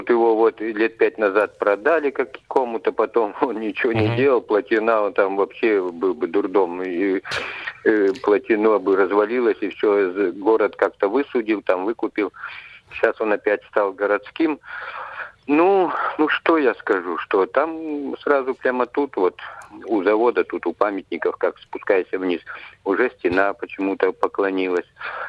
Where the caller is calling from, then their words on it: Nytva, Perm Krai, Russia; Ну, я из Нытвы.